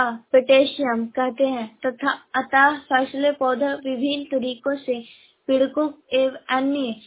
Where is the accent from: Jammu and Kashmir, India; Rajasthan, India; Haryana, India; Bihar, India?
Bihar, India; Kochra; कोचरा के रहने वाली हूँ। मैं नालंदा जिले से बोल रही हूँ।